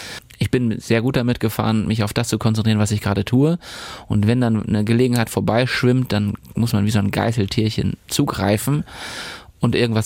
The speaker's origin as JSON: {"language": "German", "town": "Plön", "region": "Schleswig-Holstein", "country": "Germany", "tie": "born or raised there", "also_born_or_lived": "Eutin", "said": "Geboren wurde ich in Eutin, mein Abitur habe ich in Plön gemacht und dann bin ich erstmal raus aus Schleswig-Holstein."}